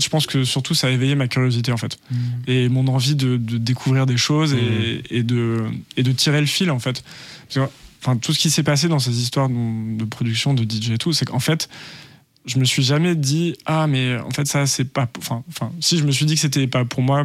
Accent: Annecy, Auvergne-Rhône-Alpes, France; now in Paris, France; En fait, j'ai grandi à Annecy, une petite ville dans les Alpes, où on parle pas vraiment de musique, tu vois.

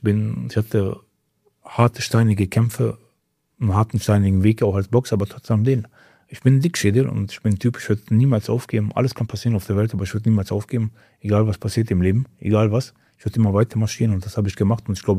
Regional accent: Mostar, Federation of Bosnia and Herzegovina, Bosnia & Herzegovina; wo wir kommen aus Mostar.

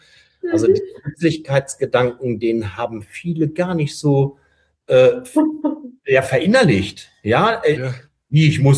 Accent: Germany; Also und da gilt es vielleicht so ein Stück weit wieder zurückzufinden, wir als Deutsche.

